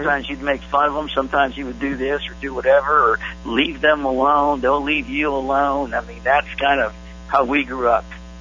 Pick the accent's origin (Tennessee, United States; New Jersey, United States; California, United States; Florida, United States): California, United States; Los Angeles; And I grew up in East LA, you know, of course, it was very gang-ridden out there